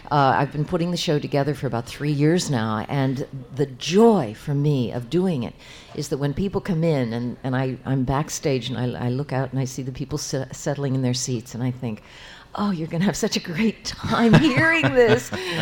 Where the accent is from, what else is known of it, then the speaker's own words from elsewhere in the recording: Pittsburgh, Pennsylvania, United States; Mostly I depended on people giving me books as a kid. Uh-huh. But we lived in various areas around Pittsburgh.